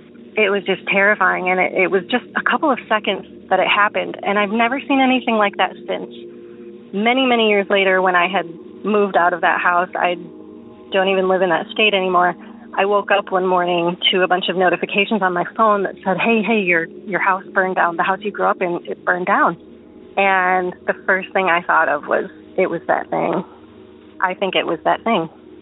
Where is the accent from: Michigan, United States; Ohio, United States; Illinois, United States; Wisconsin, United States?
Michigan, United States; So this town that I grew up in was in Hillsdale County.